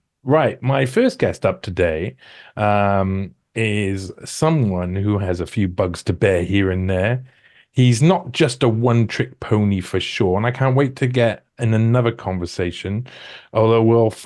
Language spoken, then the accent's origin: English; United Kingdom; I am British.